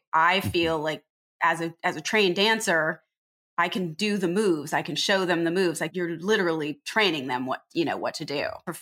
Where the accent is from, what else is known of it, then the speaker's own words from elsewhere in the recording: Pomona, California, United States; also born or lived in Riverside; I came out here from, I grew up in Pomona and Riverside. I went to school at UCLA.